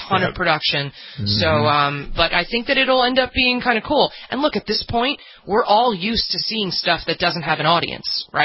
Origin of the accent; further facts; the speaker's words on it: New York, United States; which I don't recommend as a New Yorker, I do not recommend it.